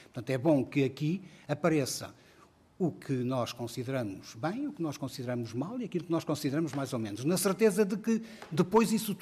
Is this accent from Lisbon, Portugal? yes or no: no; Vila Pouca de Aguiar, Vila Real, Portugal; e eu sou de Vila Pouca de Aguiar